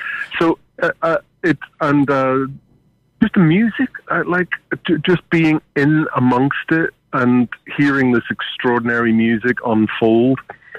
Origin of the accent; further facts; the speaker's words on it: Ireland; now in London, United Kingdom; I'm Irish